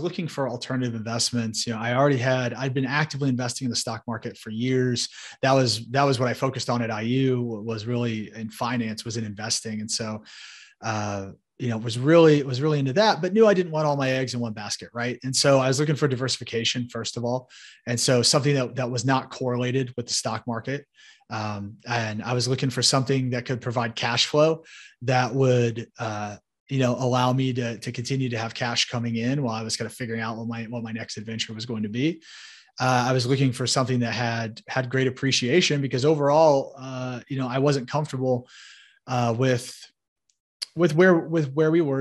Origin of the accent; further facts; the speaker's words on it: Indianapolis, Indiana, United States; So I grew up in Indianapolis, Indiana, right here in the Hoosier State. You know, you're handed a basketball when you come out of the womb.